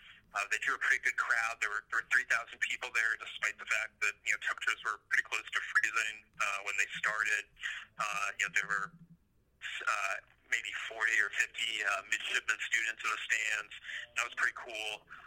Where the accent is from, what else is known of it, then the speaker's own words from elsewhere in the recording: Cleveland, Ohio, United States; I grew up in Cleveland